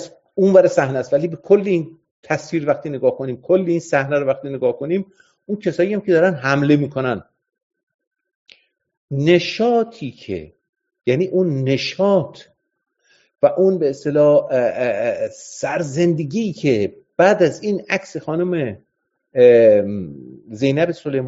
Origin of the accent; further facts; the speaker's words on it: Iran; moved away as an adult; ما سال وسط های دهه 60 ما از ایران اومدیم